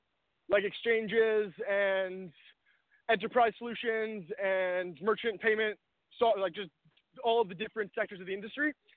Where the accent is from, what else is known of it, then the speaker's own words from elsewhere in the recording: Toronto, Ontario, Canada; So I grew up in Toronto. I lived in the same house my whole life in Toronto. I went to McGill University in Montreal.